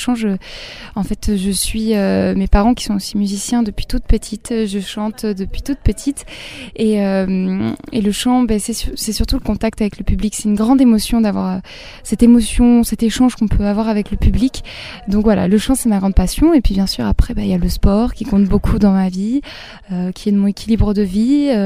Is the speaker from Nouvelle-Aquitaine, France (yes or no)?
yes; Saint-Mémin, Nouvelle-Aquitaine, France; also born or lived in Périgueux; Alors en fait, je suis originaire de Saint-Mémin. Je suis née à Périgueux, mais j'ai vécu à Saint-Mémin. Saint-Mémin, c'est dans le Périgord vert, près des gorges Lauvézères. Il y a un petit village très très joli.